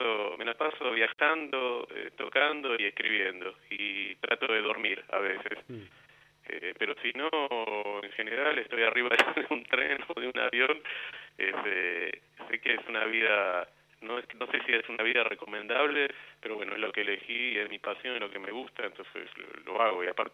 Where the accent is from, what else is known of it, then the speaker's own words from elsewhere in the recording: Buenos Aires, Argentina; soy de Buenos Aires